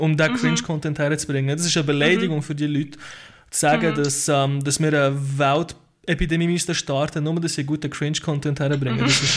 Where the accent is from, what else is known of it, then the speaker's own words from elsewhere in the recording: Switzerland; da sind wir als Schweizer weit davon entfernt